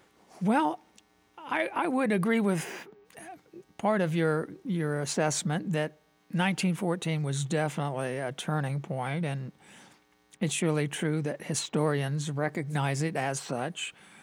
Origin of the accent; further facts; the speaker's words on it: United States; Americans, I'm an American, so that's my perspective.